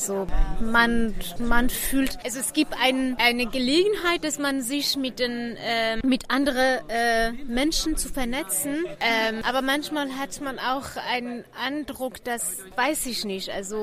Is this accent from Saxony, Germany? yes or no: yes; Leipzig, Saxony, Germany; Ich komme aus Leipzig.